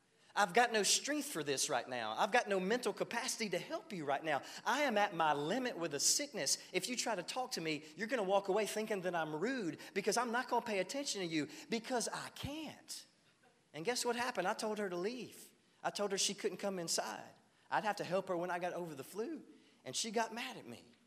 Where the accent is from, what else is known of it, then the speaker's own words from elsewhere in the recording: the South, United States; Now, I grew up in the South. My parents are old school. My dad was an old, hardcore Southern man.